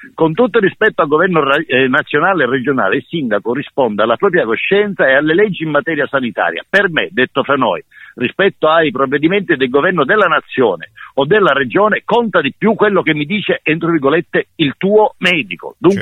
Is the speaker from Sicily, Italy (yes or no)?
yes; Sicily, Italy; Però meglio diventare rossi una volta, si diceva dalle mie parti, che continuare a stare pavidi e ingialliti. Meglio rusciare che giannare. Dico in siciliano così ci capiamo tutti.